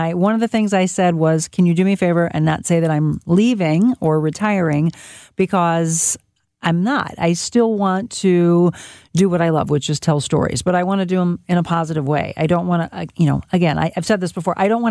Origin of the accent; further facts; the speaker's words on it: Florissant, Missouri, United States; Florissant, Missouri.